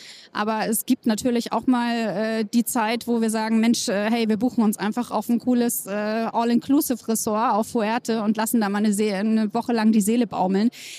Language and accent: German; East Germany, Germany; Ich bin in der DDR aufgewachsen und da durften wir ja eigentlich gar nicht reisen.